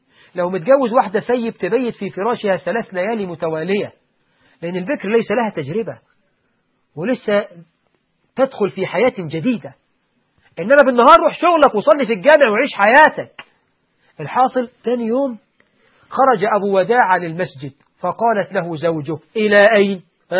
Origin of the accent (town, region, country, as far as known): Egypt